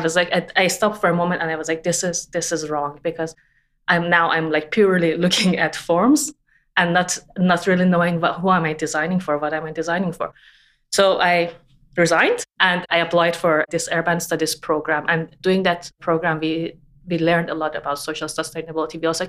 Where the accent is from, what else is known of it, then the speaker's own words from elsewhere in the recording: Tehran, Tehran Province, Iran; I mean, I grew up in Tehran.